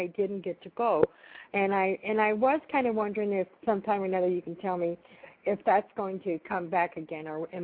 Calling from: Mesa, Arizona, United States; Yeah, I'm Mesa.

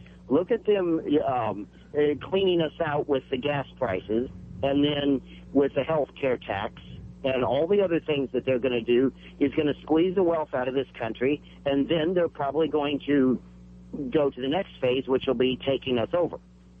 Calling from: Salem, United States; from Salem.

